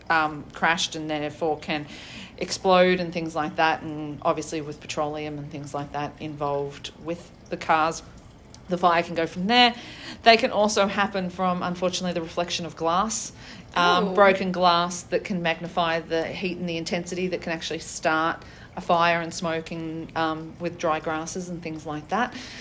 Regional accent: Australia; growing up in Australia and being exposed to drought a lot of my childhood and experiencing some major bushfires in Australia

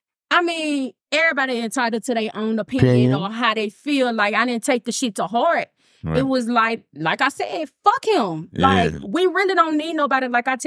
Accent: Shreveport, Louisiana, United States; Then I'm from Shreveport.

